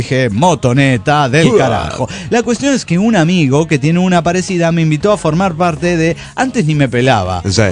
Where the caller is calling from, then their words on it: Turmero, Aragua, Venezuela; de Turmero, Venezuela.